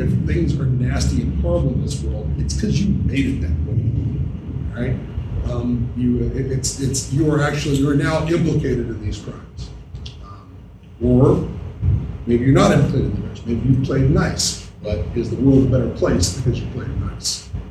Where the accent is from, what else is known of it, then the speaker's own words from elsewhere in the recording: Sydney, New South Wales, Australia; I'm from Sydney.